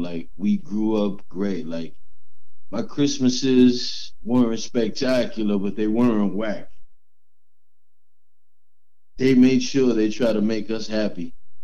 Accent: New York City, New York, United States; I'm born and raised in New York City.

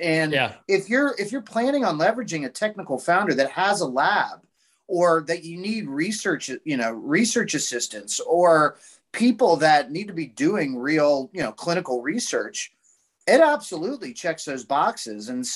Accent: Ohio, United States; I don't know if it was how I was raised in Ohio with, you know, humble roots.

